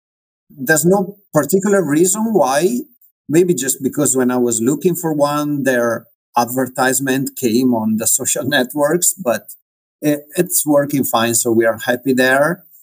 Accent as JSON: {"language": "English", "country": "Italy", "tie": "born or raised there", "first_language": "Italian", "second_language": "English", "said": "And then I came back to Italy, my hometown actually, and from my hometown, I started a language school 20 years ago."}